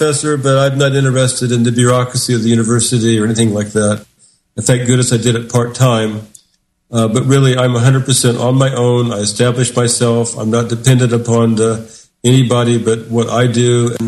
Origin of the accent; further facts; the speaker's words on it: Indiana, United States; moved away as an adult; now in New York City, United States; I grew up in Indiana in a basically almost a farm-type setting. I left because there was so much racism there I couldn't deal with it.